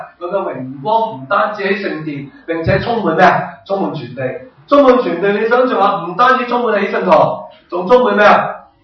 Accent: Hong Kong; 其實面對香港的情況，我們不是政治家，但其實我們都是香港的一份子

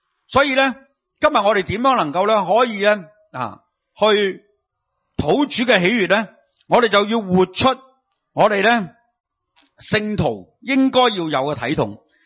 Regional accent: China; 我们中国人有一句说话就是什么差不多

